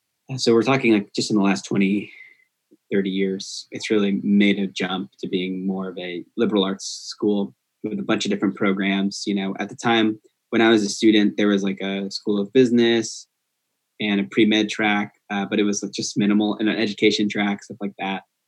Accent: Florida, United States; I grew up in South Florida. It was like ska band central.

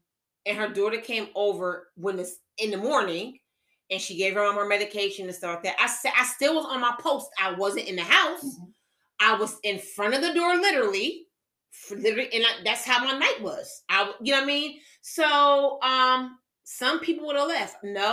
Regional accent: Connecticut, United States; And I said, oh, well, I'm from Connecticut. So we had that up north type of thing, you know, going on and stuff like that.

